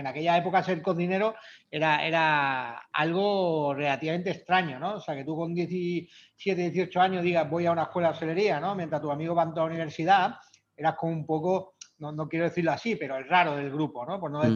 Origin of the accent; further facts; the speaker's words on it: Marbella, Andalusia, Spain; born there; Sí, bueno, nací en Marbella.